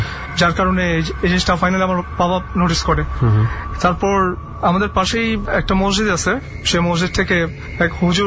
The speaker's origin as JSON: {"language": "Bangla", "town": "Dhaka", "region": "Dhaka Division", "country": "Bangladesh", "said": "আমি ধানমন্ডি জিগাতলা থেকে এসেছি।"}